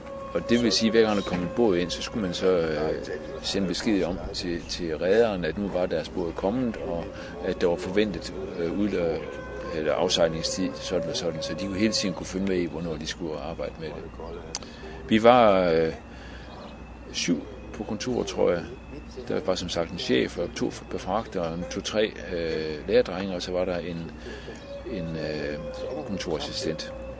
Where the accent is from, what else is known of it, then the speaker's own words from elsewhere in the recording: Aarhus, Central Denmark Region, Denmark; når jeg som dreng i Aarhus i 60'erne og begyndelsen af 70'erne sådan, havde tid til overskud